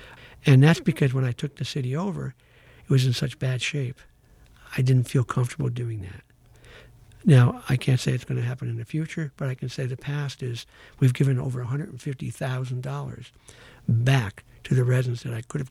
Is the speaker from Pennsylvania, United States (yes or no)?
yes; Wilkes-Barre, Pennsylvania, United States; My wife and I love Wilkes-Barre. We were born and raised in Wilkes-Barre.